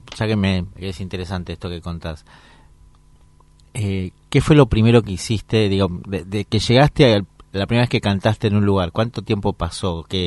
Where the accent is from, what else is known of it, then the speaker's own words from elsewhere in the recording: Buenos Aires, Argentina; Soy porteña como el tango